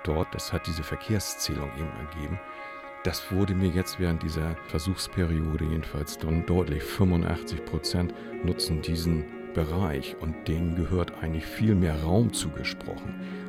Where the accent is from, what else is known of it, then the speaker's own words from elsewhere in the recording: Hamburg, Germany; Ich bin ja hier groß geworden und ich kenne so viele Ecken. Ich bin in Eimsbüttel aufgewachsen, kenne Winterhude, also eigentlich fast jeden Stadtteil